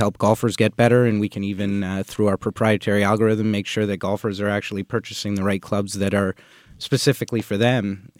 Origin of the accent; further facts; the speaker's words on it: Toronto, Ontario, Canada; I'm from Toronto, but we have an office in Orlando.